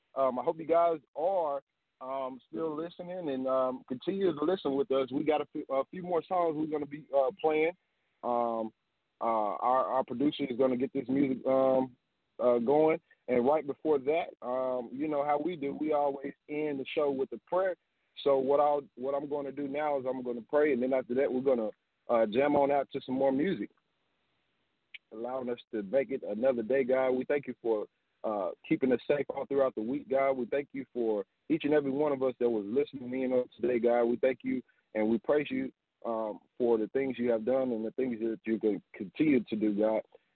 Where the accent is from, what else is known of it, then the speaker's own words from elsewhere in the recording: Arkansas, United States; now in Dallas, United States; we're going to be taking some events back to Arkansas, my hometown.